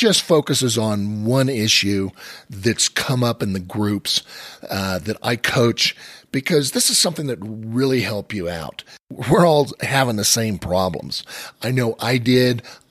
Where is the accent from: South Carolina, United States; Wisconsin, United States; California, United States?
California, United States; As I talk about, I'm from California. I've been skiing all my life.